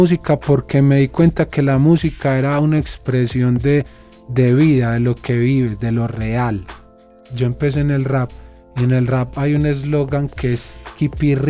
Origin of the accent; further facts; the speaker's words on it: Medellín, Antioquia, Colombia; En mi país era, pero ya gracias a Dios yo voy a mi barrio, allá no veo sino artistas, deportistas, eso me hace sentir a mí orgulloso.